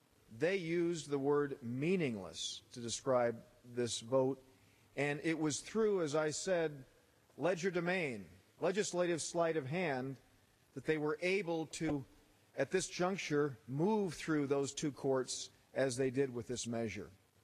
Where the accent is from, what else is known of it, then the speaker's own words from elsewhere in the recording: California, United States; than I do myself as a Californian